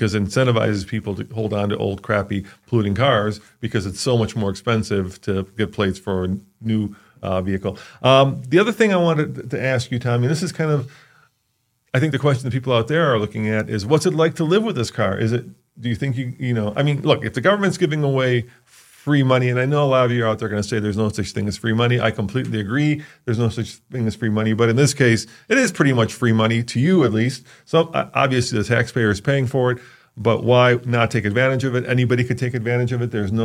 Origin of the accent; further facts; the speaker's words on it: Illinois, United States; Like where I grew up in Illinois, license plates back then were $75